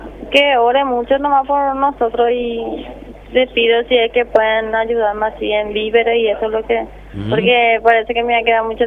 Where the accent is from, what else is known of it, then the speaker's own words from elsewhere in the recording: Ipané, Central, Paraguay; De Ipanecentro.